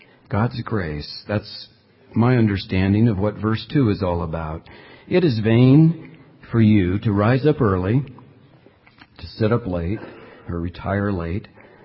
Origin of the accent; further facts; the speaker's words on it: California, United States; I like to live hang loose. I'm from California. I hate the tie.